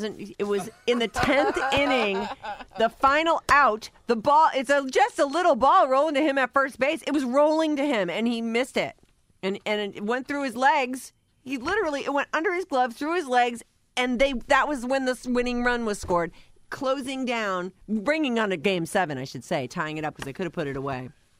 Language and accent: English; Boston, Massachusetts, United States; I'm from Boston.